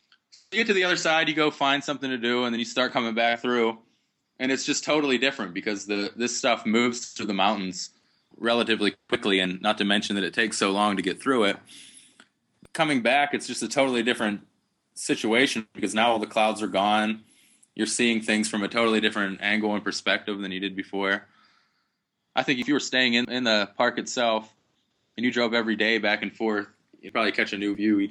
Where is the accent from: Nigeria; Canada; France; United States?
United States; Pennsylvania; I grew up in Pennsylvania, and we had some very beautiful autumns there, but it was like a week, and then it's gone